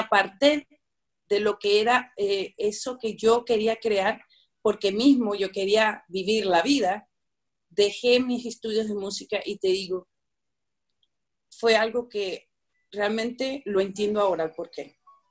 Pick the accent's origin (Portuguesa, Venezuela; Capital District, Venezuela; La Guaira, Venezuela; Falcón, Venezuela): Capital District, Venezuela; Caracas; born there; nací en Caracas, Venezuela, hace unos cuantos años. tengo una edad, yo siempre digo, a flor de piel